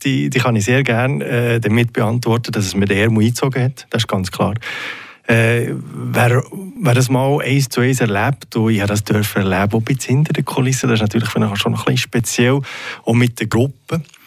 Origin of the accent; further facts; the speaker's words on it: Fribourg, Switzerland; Also als Freiburger kommt man vorhin nicht darum